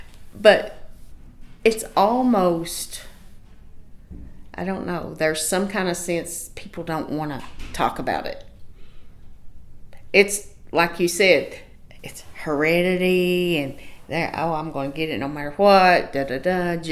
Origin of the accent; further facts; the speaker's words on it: Appalachia, United States; And we're Appalachian people, and we have very much, we're prideful.